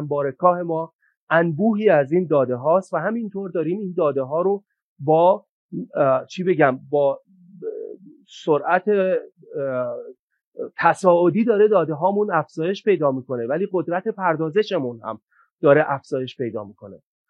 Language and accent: Persian; Iran; ما ایرانی هستیم